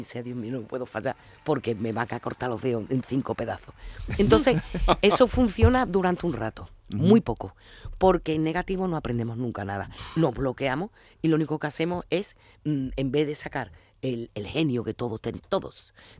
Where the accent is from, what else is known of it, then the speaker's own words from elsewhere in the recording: Seville, Andalusia, Spain; yo soy de Sevilla, pero hay una parte de mi familia que toda mi raíz es de allí